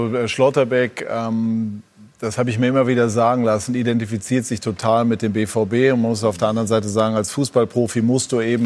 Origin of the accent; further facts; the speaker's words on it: Dortmund, North Rhine-Westphalia, Germany; ich bin Dortmunder, war da lange als Spieler